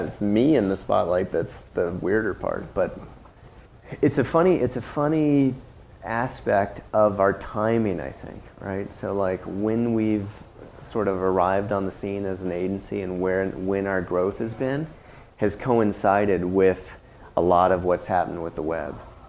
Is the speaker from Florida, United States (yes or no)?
yes; Florida, United States; See, I grew up in Florida, too.